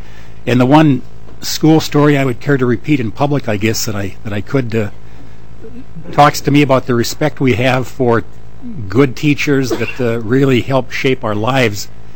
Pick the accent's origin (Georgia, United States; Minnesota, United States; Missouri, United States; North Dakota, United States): Minnesota, United States; Starbuck; My hometown is Starbuck, not the coffee, but it's a small rural town.